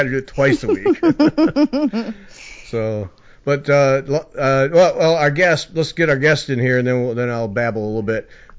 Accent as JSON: {"language": "English", "town": "Flint", "region": "Michigan", "country": "United States", "said": "I'm from the Flint area before they had lead in the water."}